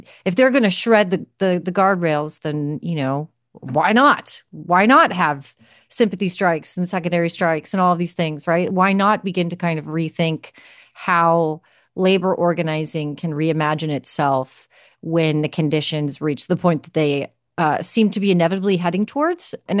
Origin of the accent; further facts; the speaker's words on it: Omaha, Nebraska, United States; I used to work in the bar industry in the Midwest, and in my hometown of Omaha